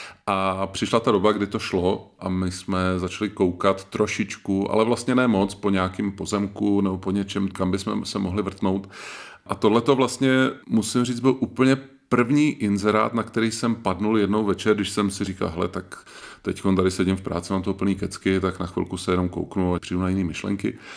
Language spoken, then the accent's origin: Czech; Prague, Czechia; now in Kovářov, Czechia; My jsme kousek od Milevska v malý vesničce u Kovářova a vzali jsme se tam úplnou náhodou. My jsme věděli už dlouho, že chceme odjet z Prahy, protože my jsme se ženou oba rodilí Pražáci